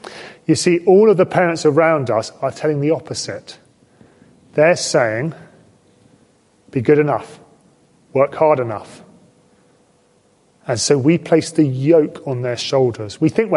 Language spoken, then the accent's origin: English; United Kingdom; what sort of person must I be as another British person?